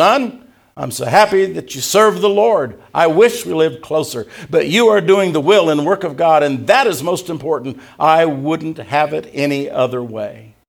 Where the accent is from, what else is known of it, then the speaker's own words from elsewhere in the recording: Indiana, United States; also born or lived in Tennessee; I grew up in Indiana, but I was born in Tennessee. And I'll look straight at them and I'll say, "I'm never going to give up my southern roots. I'm still a Tennessean all the way, Tennessee born."